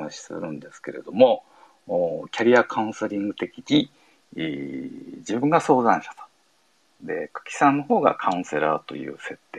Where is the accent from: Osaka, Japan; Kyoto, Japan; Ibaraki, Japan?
Osaka, Japan; Minoh; now in Hokkaido, Japan; 今は北海道に住んでるんですけど、生まれは大阪府なんですよね。